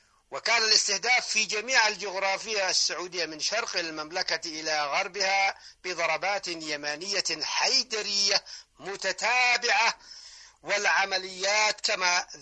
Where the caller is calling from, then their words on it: Sanaa, Yemen; بوقف العدوان والحصار على بلادنا اليمن